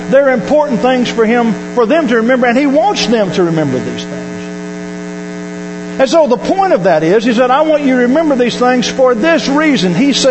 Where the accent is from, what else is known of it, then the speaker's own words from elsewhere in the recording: Arkansas, United States; You know, my wife is from Florence. I am from Arkansas. My folks still live in Arkansas, and so it's been good for me to be closer to them.